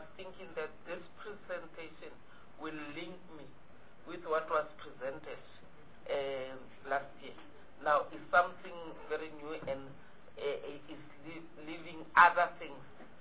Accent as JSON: {"language": "English", "region": "North West", "country": "South Africa", "said": "I'm from Northwest in Mohase."}